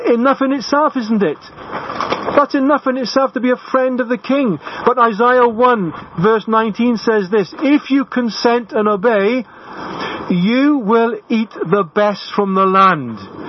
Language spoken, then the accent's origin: English; Wales, United Kingdom; Being a Welshman, I must get that right.